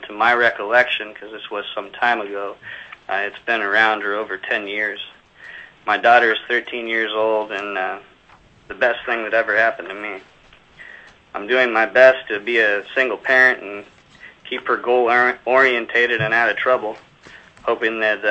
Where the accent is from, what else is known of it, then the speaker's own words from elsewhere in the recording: Dutch Harbor, Alaska, United States; I grew up out in the Aleutians, out in Dutch Harbor, and as a kid, it's just been a huge part of my life for as far back as I can remember.